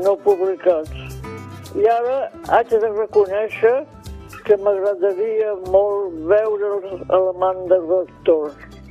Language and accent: Catalan; Catalonia, Spain; i a més perquè sóc catalana.